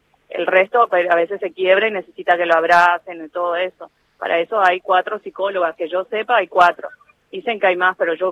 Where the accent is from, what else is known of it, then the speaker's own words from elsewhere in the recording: Formosa, Argentina; now in Mar del Plata, Argentina; Los dos somos de provincia y vivimos acá en Mar del Plata. Yo soy de Formosa y él es de Santa Fe y vivimos en Mar del Plata.